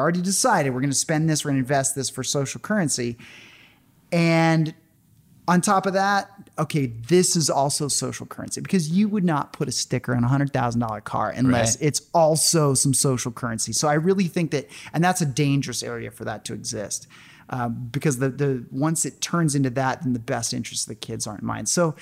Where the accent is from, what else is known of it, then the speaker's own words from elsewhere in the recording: Oregon, United States; I mean, everywhere I grew up in Oregon, we had a half acre